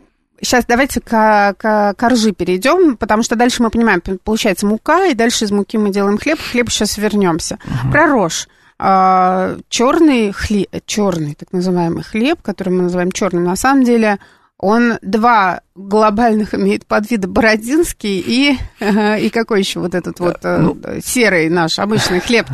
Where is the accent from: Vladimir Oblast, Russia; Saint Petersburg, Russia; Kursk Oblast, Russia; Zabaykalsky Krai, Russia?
Saint Petersburg, Russia; а я из Петербурга